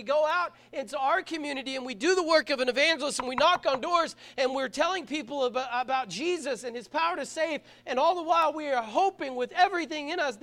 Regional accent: Vian, Oklahoma, United States; You know, I come from Vianne, and we have the same thing. We have the mountain, we have town, and we have the bottoms.

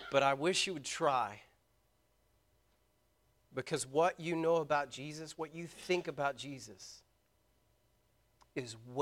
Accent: Braggs, Oklahoma, United States; Like, I grew up in Braggs.

